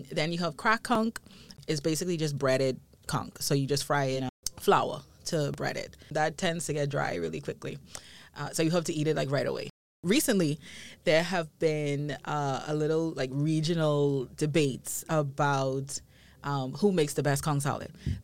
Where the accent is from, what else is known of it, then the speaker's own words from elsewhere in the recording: Nassau, New Providence, Bahamas; I am from the capital, Nassau, on the island of New Providence.